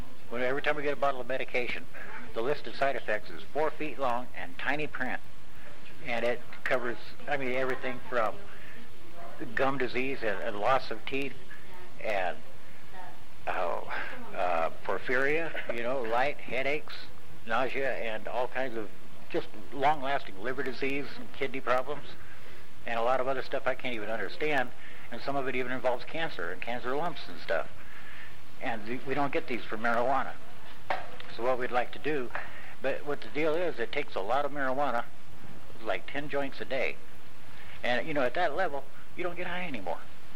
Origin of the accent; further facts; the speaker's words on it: Santa Cruz, California, United States; born there; Yeah, I was born in Santa Cruz.